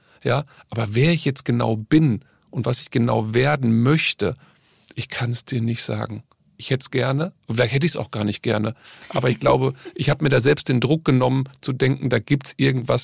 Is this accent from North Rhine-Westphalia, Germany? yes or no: yes; North Rhine-Westphalia, Germany; wenn ich sage, ich komme aus dem Ruhrgebiet, denken alle, es wäre Köln.